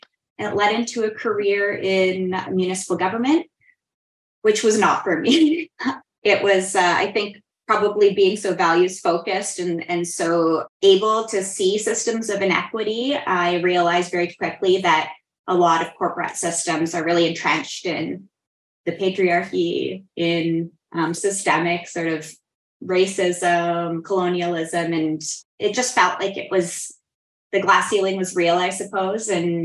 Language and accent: English; Nova Scotia, Canada; Yeah, I grew up in Nova Scotia. We were a military family. So most of my formative years were in the Annapolis Valley.